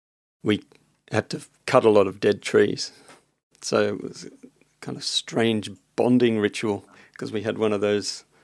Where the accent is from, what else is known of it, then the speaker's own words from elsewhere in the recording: Montmorency, Victoria, Australia; also born or lived in Macedon; Really early on I did, in Montmorency or some sort of hilly suburb like that. But I think we moved to the country another country, oh, a different kind of country. Right. No, Macedon, Macedon in the other hills.